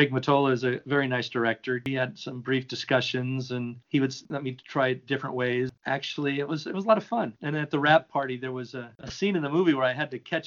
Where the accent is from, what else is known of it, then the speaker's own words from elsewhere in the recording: Covina, California, United States; Just came to mind that parts of American Graffiti were shot in my hometown along Citrus Boulevard in Covina.